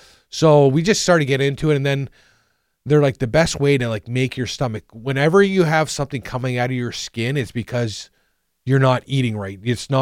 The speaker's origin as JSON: {"language": "English", "country": "Canada", "said": "I am Canadian, but I still like my son loves"}